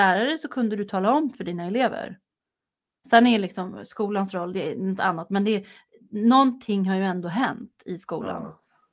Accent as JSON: {"language": "Swedish", "town": "Tierp", "region": "Uppsala County", "country": "Sweden", "tie": "born or raised there", "said": "Jag är uppvuxen utanför Tierp själv."}